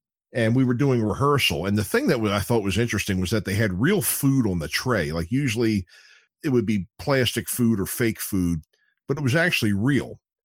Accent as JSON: {"language": "English", "town": "Baltimore", "region": "Maryland", "country": "United States", "tie": "born or raised there", "said": "Homicide was filmed in my hometown of Baltimore too."}